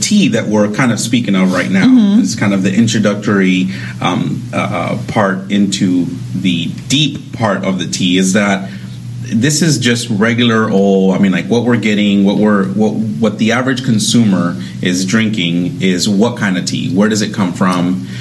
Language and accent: English; Peru; So we're from Peru. I'm from Peru.